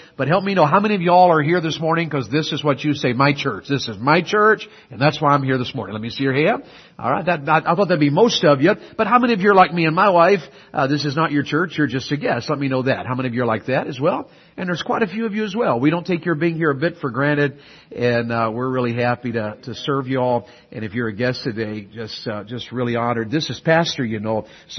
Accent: Knoxville, Tennessee, United States; I grew up in Knoxville, and I'm a Tennessee Volunteer fan.

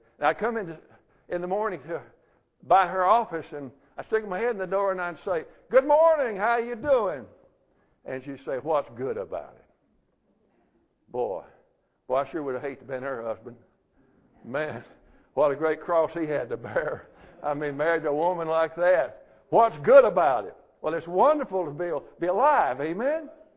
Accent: Southern United States, United States; He didn't know I was from the South.

